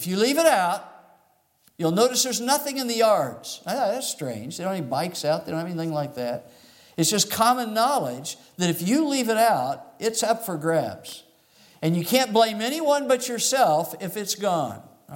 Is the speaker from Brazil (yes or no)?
no; Phoenix, Arizona, United States; I grew up in Phoenix most of the time, and in Phoenix, they're terrible about having ditches.